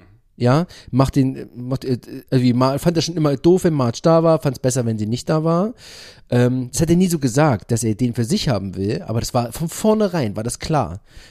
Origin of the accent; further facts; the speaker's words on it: United States; German is a second language; es ist schon gut, dass ich nicht alleine als Amerikaner hier bin.